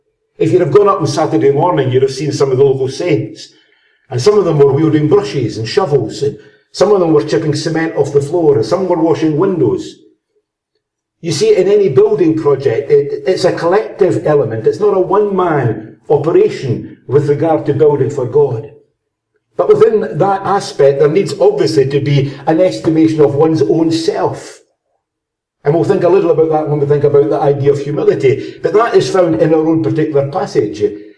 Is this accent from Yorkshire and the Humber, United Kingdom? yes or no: no; Burntisland, Scotland, United Kingdom; I was brought up in Burnt Island.